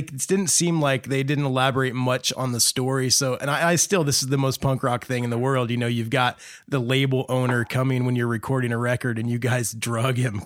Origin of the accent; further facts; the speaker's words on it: Indiana, United States; I remember growing up in Indiana where, you know, the punk rockers were a little bit more rare to find.